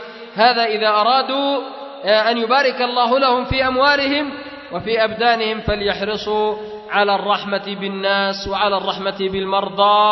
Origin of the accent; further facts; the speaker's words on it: Yemen; بالذات عندنا في اليمن يا إخوة، بسبب الأحوال التي مرت بها البلاد اليمنية صارت أحوال الناس متعبة